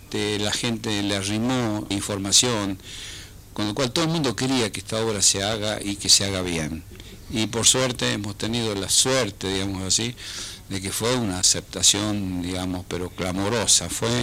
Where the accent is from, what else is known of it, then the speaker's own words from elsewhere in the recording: La Rioja, Argentina; born there; yo soy nacido en La Rioja, en la capital de la provincia. Es una provincia que queda al noroeste de Argentina, y tengo una querencia que llamamos nosotros, un pueblito pequeño que se llama Chuquis, que es el lugar donde yo he pasado todos mis veranos de la infancia